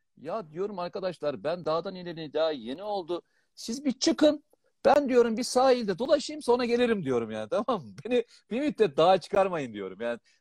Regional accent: Black Sea Region, Turkey; Ben ama ben Karadenizliyim. Çok normal yani.

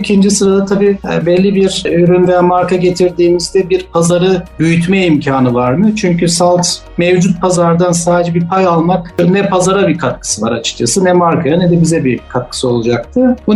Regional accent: Germany; tabii Almanya'da büyüdüm. Orada orta ve lise eğitimini orada tamamladığım için biraz Almanca bilgisiyle

